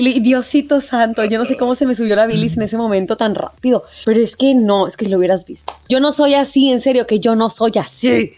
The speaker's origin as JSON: {"language": "Spanish", "country": "Mexico", "said": "yo soy mexicana, pero soy de tez blanca."}